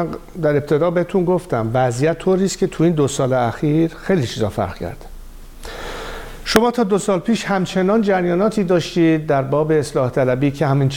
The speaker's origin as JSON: {"language": "Persian", "country": "Iran", "said": "به عنوان یک ایرانی که هدفم منافع ملی کشورمون هست"}